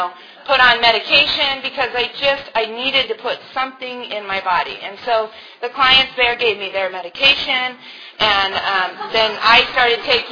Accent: Carlsbad, California, United States; I was driving the mail truck around in my hometown because I worked in Carlsbad, and my house was there

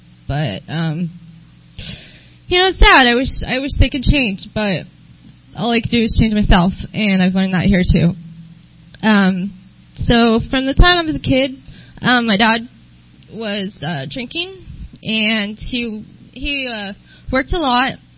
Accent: Valley Center, California, United States; also born or lived in San Diego; I was born in San Diego, obviously, and grew up in Valley Center. I moved there when I was in fourth grade.

